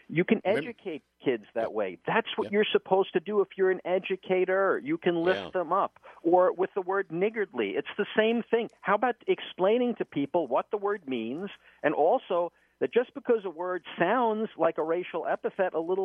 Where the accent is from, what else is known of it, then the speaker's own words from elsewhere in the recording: Bronx, New York, United States; Years ago, I grew up in the Bronx, by the way.